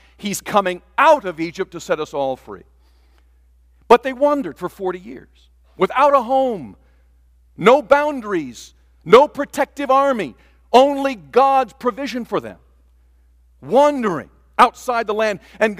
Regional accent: Taiwan; I grew up in Taiwan, and John grew up in Korea. He may remember this, but in Taiwan, in 1960, when we arrived there as a family, my parents were thrust as Methodist missionaries

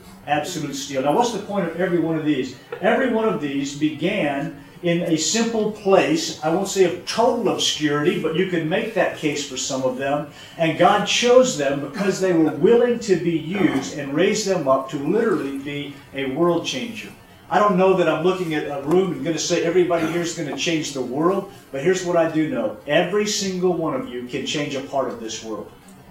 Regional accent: Atlanta, Georgia, United States; We're from Atlanta. People come to Atlanta.

